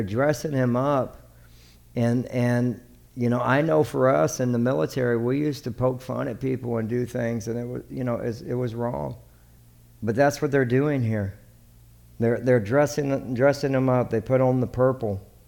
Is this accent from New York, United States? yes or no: no; Texas, United States; We're from Texas. We all eat country fried steak.